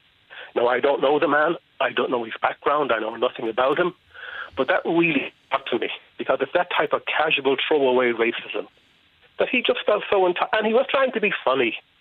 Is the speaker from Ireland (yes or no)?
yes; Dublin, Leinster, Ireland; I endured that as a lot as a teenager. as a young guy growing up in Dublin. And to come back to Ireland